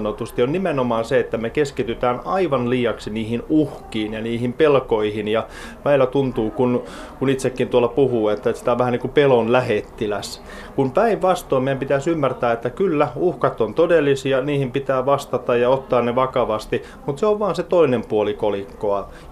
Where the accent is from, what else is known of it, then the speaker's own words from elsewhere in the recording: Helsinki, Uusimaa, Finland; now in Espoo, Finland; kotoisin olen alun perin Helsingistä, vaikka suurimman osan elämästä asunut Espoossa.